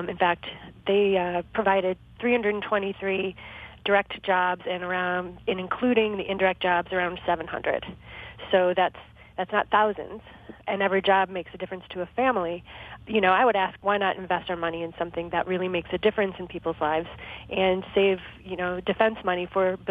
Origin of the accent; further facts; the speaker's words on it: Michigan, United States; Yeah, well, I'm from Michigan, and I've seen how hard it is to be unemployed